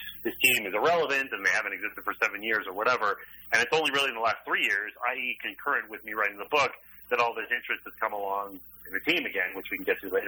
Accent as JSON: {"language": "English", "town": "Montreal", "region": "Quebec", "country": "Canada", "tie": "born or raised there", "said": "But you're not born and raised in Montreal like I am."}